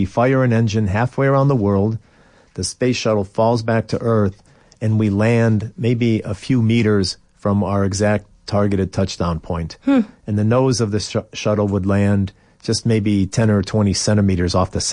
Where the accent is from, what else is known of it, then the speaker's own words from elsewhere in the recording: Cleveland, Ohio, United States; I grew up in Cleveland, Ohio, in the northern United States, and I used to identify myself. I would say I'm from Cleveland